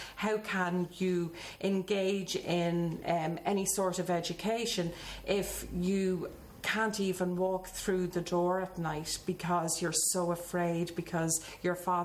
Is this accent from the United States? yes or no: no; Dublin, Leinster, Ireland; I think growing up in Dublin, and what I've just described, where you'd be in a place where nobody had any money